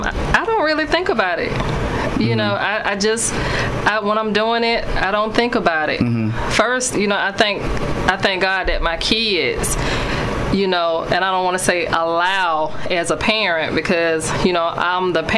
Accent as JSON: {"language": "English", "town": "Columbus", "country": "United States", "tie": "born or raised there", "said": "as a person that was born and raised in Columbus, to see so many of the faces that I grew up"}